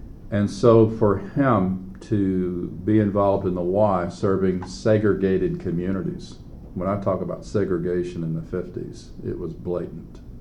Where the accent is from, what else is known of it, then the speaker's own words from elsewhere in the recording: Texas, United States; I grew up in West Texas.